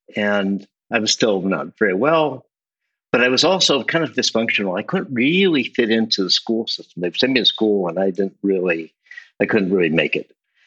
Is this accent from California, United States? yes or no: yes; San Francisco, California, United States; But I grew up in San Francisco. My family had been in San Francisco since before the 1900s. Grew up in a Jewish family.